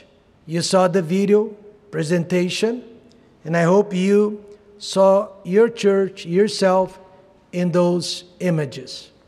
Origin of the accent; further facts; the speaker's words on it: Charleston, South Carolina, United States; But I'm not from Georgia. Actually, I'm from Charleston, South Car